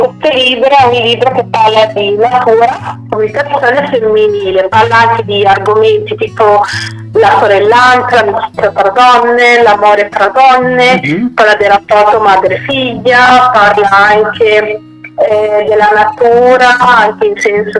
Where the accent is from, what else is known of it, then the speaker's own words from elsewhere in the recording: Cerese, Lombardy, Italy; perché io sono di Cerese